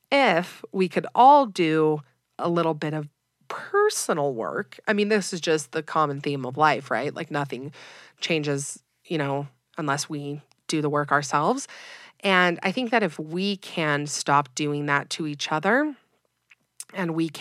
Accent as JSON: {"language": "English", "region": "Utah", "country": "United States", "tie": "born or raised there", "said": "I'm from Utah, have lived here my whole life."}